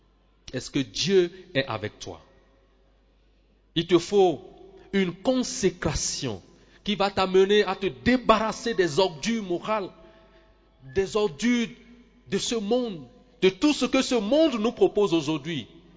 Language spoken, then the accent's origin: French; Benin; Et je viens du Bénin. Et ce pays qui est connu comme le pays du vaudou, des idoles.